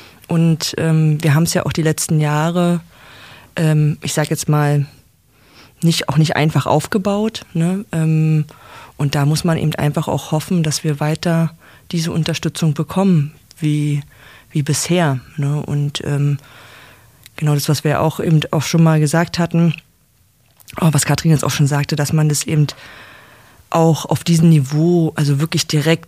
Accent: Berlin, Germany

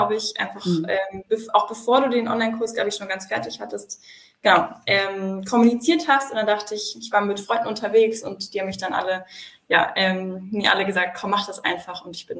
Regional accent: Munich, Bavaria, Germany; 25 Jahre alt. Ich komme aus dem Süden von München.

